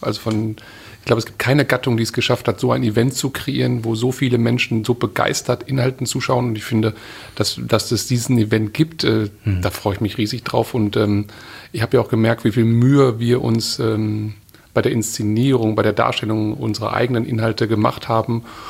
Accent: North Rhine-Westphalia, Germany; Ruhrgebiet ist meine Heimat.

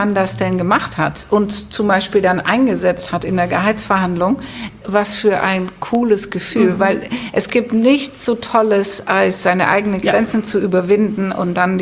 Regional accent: Netherlands; German is a second language; now in Germany; Ich hab in Amsterdam studiert, ich bin ja Holländerin

